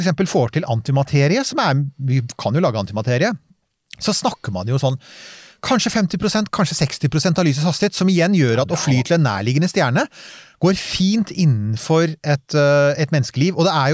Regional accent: Bærum, Akershus, Norway; Jeg minner om at jeg vokste opp på Rykken I Bærum.

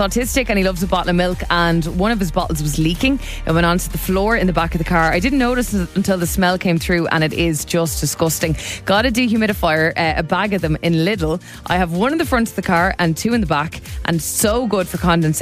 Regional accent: Ireland; I'm an Irish person.

